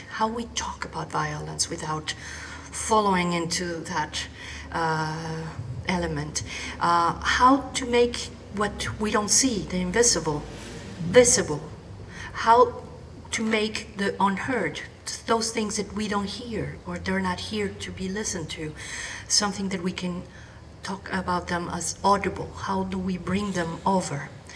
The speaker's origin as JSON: {"language": "English", "country": "Mexico", "said": "I'm from Mexico, and my country, the same as Colombia, started more than 50 or 70 years ago."}